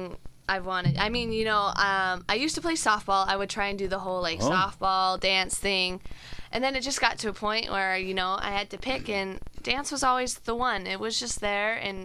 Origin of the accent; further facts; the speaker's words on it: Roy, Utah, United States; I'm from Roy, Utah, so I'm up north.